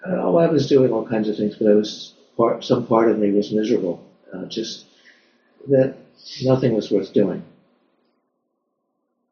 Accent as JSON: {"language": "English", "town": "Pittsburgh", "region": "Pennsylvania", "country": "United States", "tie": "born or raised there", "said": "So, so I grew up in Pittsburgh, as did Eve. I was raised Jewish, although secular."}